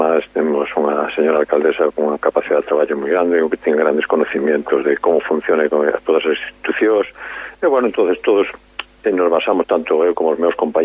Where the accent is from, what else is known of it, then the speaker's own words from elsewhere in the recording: Mondoñedo, Galicia, Spain; conozco todos os veciños porque nacín en Mondoñedo, criei-me en Mondoñedo